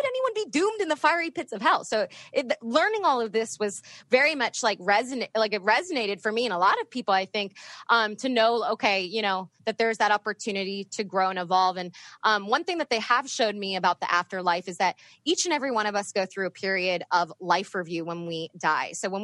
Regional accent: East Coast, United States; it helped moving to the West Coast, because I grew up on the East Coast and not as many people were as open to what I do.

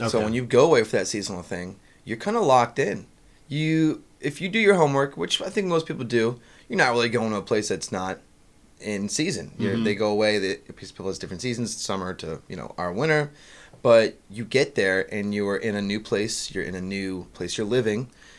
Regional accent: Florida, United States; I'm from South Florida, man.

